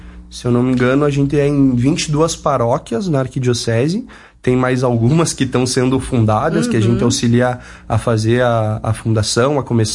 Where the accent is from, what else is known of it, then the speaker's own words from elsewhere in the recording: Marau, Rio Grande do Sul, Brazil; assim como eu, que sou de Marau